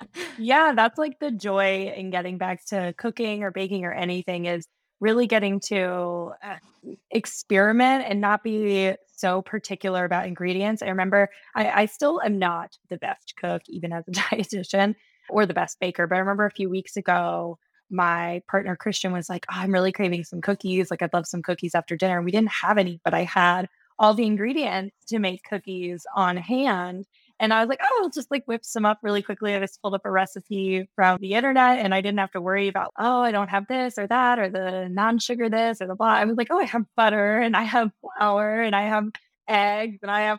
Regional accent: Lewisburg, West Virginia, United States; And I'm in the South, in South Carolina. So it is a lot more mild. than where I grew up in West Virginia, where it'd be like, even the fall was too cold for me. Like, I'm pretty sure they're already in the 50s in Lewisburg where I grew up.

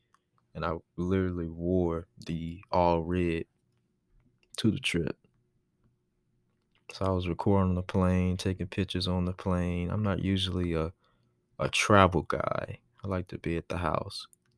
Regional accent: Texas, United States; If you've seen me and my family as visitors, because we're from Texas.

